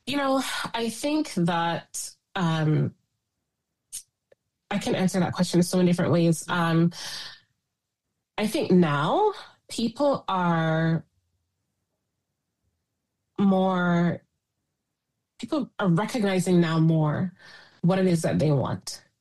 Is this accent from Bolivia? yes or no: no; Canada; born there; it's one thing as a Canadian-born individual whose family has been here for generations